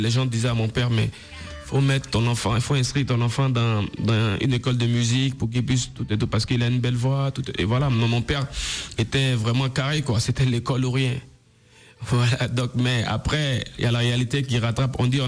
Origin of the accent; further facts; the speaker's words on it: Tiassalé, Lagunes, Côte d’Ivoire; born there; Je suis né à Tiassalé, qui est au sud de la Côte d'Ivoire.